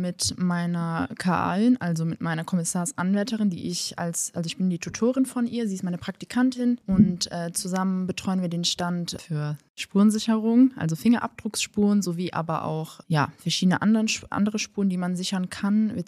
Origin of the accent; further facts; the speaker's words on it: Aachen, North Rhine-Westphalia, Germany; Ich komme ursprünglich aus Aachen